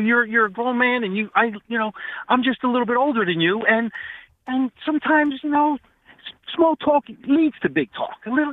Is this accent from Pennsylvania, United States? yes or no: yes; Philadelphia, Pennsylvania, United States; now in Chicago, United States; I'm from South Philly, and that's just how we are.